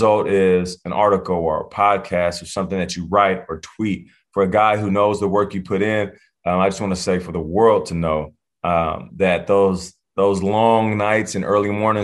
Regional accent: Seattle, Washington, United States; And literally, like a kid from some podunk country town, which I'm not. I'm from Seattle.

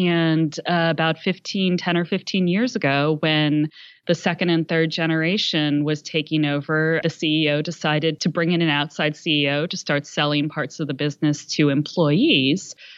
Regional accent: Philadelphia, Pennsylvania, United States; I'm from the Philadelphia area, and there's a wonderful convenience store chain, some might call it a cult, called Wawa, that's in Philly.

